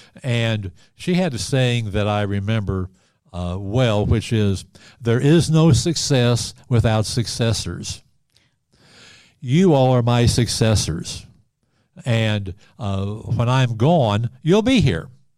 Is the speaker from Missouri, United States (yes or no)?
yes; Missouri, United States; Kentucky was the first place I came outside of my home state, Missouri. I'm from Missouri.